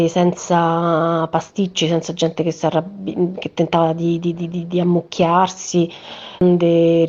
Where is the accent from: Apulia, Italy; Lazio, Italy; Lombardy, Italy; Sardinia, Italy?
Lazio, Italy; Rome; almeno da romana